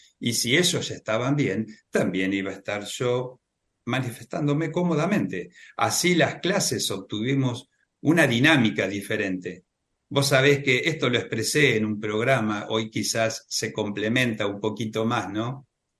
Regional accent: Nueve de Julio, Buenos Aires Province, Argentina; Acá en el interior, el mate, no soy de Capital Federal, de 9 de julio, provincia de Buenos Aires.

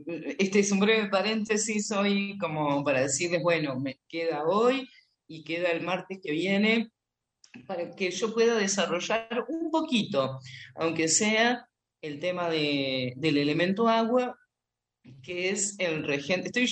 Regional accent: Argentina; por más que nosotros estemos entrenados como argentinos, estamos muy entrenados en las crisis

